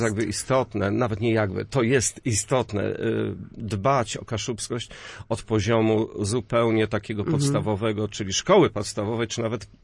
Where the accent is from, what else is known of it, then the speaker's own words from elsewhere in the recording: Sławno, West Pomeranian Voivodeship, Poland; born there; jako człowiek pomorzanin raczej, bo urodziłem się Sławnie i mieszkam pod Słupskiem